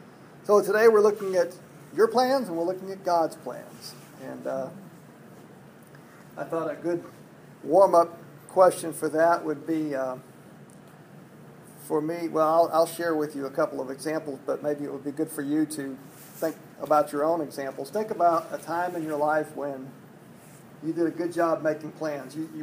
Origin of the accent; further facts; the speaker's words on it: Arizona, United States; now in Arkansas, United States; it was the time we moved from Arizona, where Sandy and I met and grew up, to Arkansas, where we've been for about 35 years now.